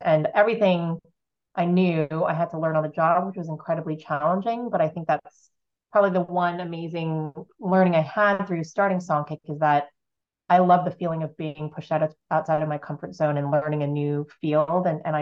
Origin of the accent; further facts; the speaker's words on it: California, United States; I grew up in California, you know, I recycled, but I didn't know how bad it was.